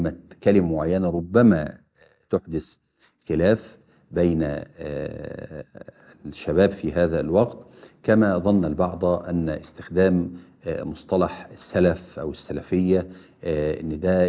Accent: Kafr El Sheikh, Kafr El Sheikh Governorate, Egypt; بل يدعوهم هو أيضا لمدينته إلى بلدتنا طبعا كفر الشيخ

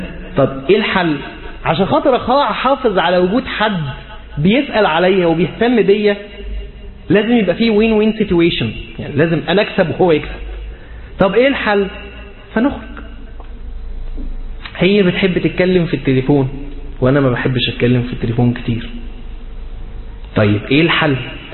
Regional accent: Egypt

